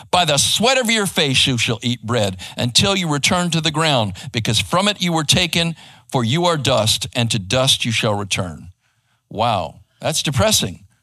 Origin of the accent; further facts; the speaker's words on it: Arizona, United States; now in Texas, United States; I grew up in Arizona and, you know, it was hot and we got dust storms, but, you know, that was pretty much it.